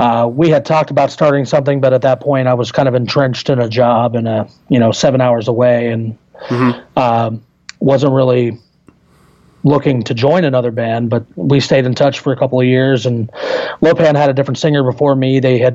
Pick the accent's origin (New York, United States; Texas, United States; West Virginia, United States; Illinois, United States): West Virginia, United States; I just I grew up in West Virginia, and everybody I knew was from there.